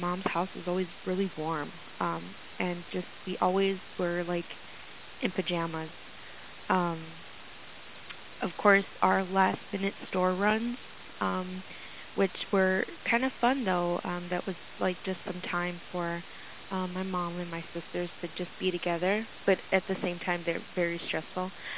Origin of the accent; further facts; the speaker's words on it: Wisconsin, United States; moved away as an adult; I'm actually from Wisconsin, so I've moved clear across the country